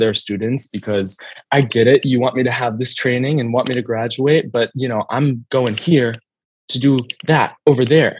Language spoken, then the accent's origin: English; Iowa, United States; ask me questions about Iowans, you know, and it feels really special to feel like I'm making my hometown proud.